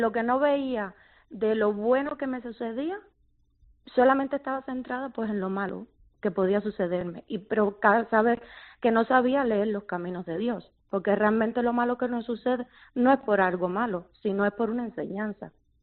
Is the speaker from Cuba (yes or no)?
yes; Cuba; Yo soy cubana.